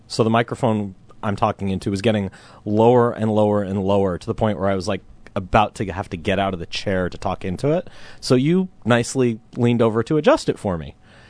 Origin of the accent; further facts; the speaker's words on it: Eugene, Oregon, United States; I grew up in Eugene.